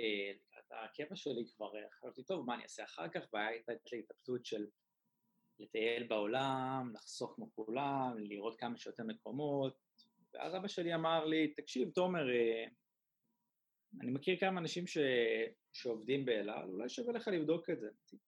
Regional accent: Maccabim-Re'ut, Central District, Israel; moved away as an adult; now in Hong Kong; אני בן 30, אני במקור ממכבים רעות. עברתי להונג קונג לפני עוד מעט 7 שנים כבר.

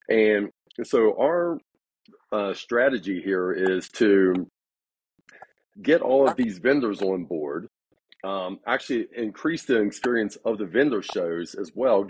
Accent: Winchester, Virginia, United States; now in Denver, United States; I'm from Winchester, Virginia, originally. And now I've been in Denver, Colorado for about 16 years now.

